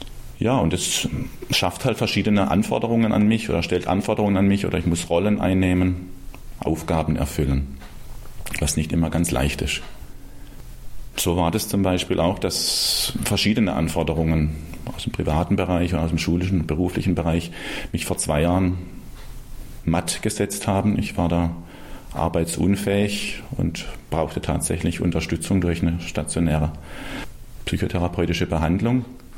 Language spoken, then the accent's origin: German; Schwäbisch Hall, Baden-Württemberg, Germany; Ja, ich komme aus Schwäbisch Hall.